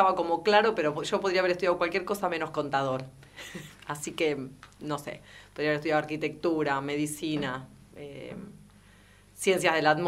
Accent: Bahía Blanca, Buenos Aires Province, Argentina; Yo soy de Bahía Blanca, hice la primaria en una escuela de ingeniero White, no de Bahía en sí, sino de un pueblito que hay cerca. Y después hice la secundaria en las escuelas medias de la universidad

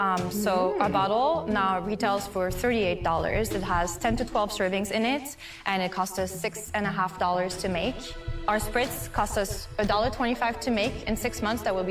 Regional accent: Lyon, Auvergne-Rhône-Alpes, France; now in Los Angeles, United States; I was born and raised in Lyon, France, and I now live in Los Angeles, California.

